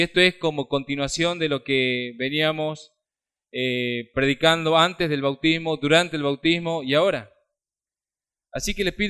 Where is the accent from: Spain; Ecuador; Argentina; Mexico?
Argentina; Nosotros somos argentinos por una cuestión de nacimiento.